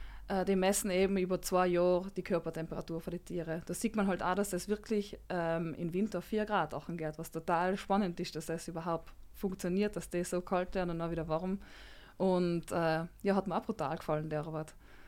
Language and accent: German; Trentino-Alto Adige, Italy; Und ich habe wirklich gute Freunde da in Südtirol